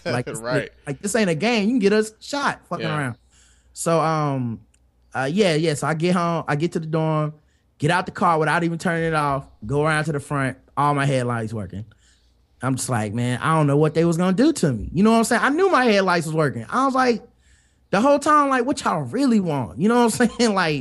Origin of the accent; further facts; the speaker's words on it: Charlotte, North Carolina, United States; I'm from Charlotte. I'm not from Fayetteville. So automatically, I'm like, yo, I know the gang. I'm from a city.